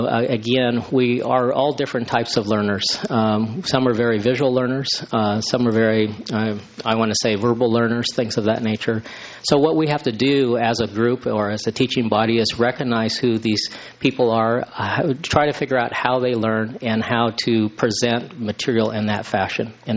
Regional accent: San Luis Obispo, California, United States; I was born and raised in San Luis Obispo, went through the system, Hawthorne, right here at the middle school.

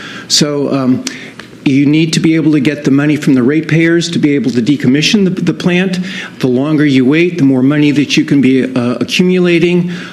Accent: Baywood Park, California, United States; I'm from Baywood Park. I've been there for 45 years.

